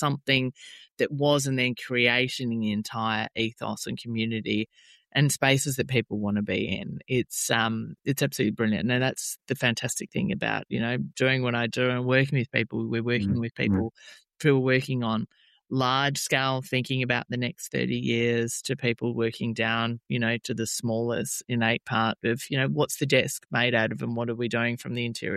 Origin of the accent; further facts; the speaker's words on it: Melbourne, Victoria, Australia; I'm personally from Melbourne